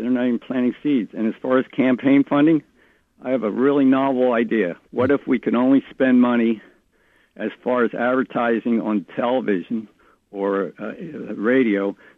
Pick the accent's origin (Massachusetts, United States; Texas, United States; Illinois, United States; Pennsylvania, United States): Pennsylvania, United States; moved away; First off, I'm a transplant from Pennsylvania outside Philadelphia.